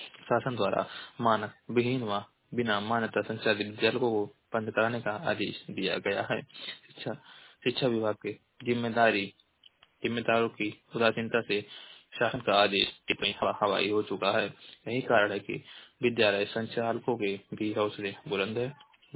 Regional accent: Maharajganj, Uttar Pradesh, India; मैं जिला महाराजगंज का निवासी हूँ।

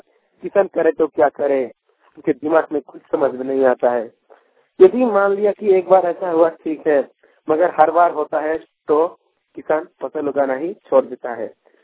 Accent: Jharkhand, India; मेरा गांव जमशेदपुर से करीब 30-35 किलोमीटर दूर है

